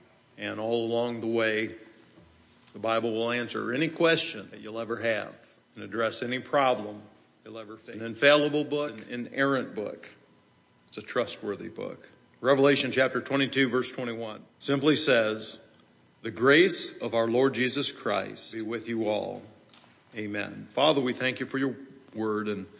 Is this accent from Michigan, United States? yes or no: yes; Michigan, United States; You can't tell I'm from Michigan.